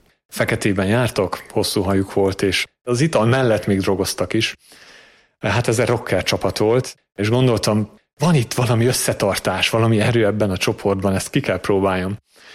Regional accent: Transylvania, Romania; also born or lived in England; now in Hungary; a Korátlan Kriszti közösség tagja. Erdélyben születtem és nevelkedtem, majd Isten 12 évre Angliába vezetett, és most 2 éve Magyarországon élünk a közösséggel. Katolikus családban születtem és nőttem fel

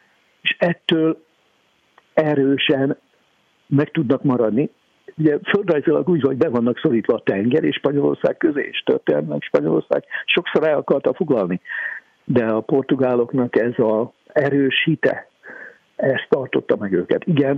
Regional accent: Hungary; És amikor megtudták, hogy magyarok vagyunk

